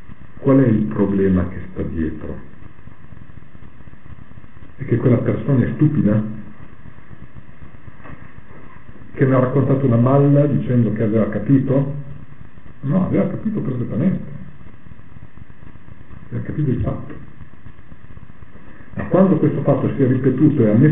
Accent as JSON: {"language": "Italian", "region": "Emilia-Romagna", "country": "Italy", "said": "nelle valli da dove vengo io, cioè io ero fuori la pianura, ma le valli subito sopra, sopra Bologna"}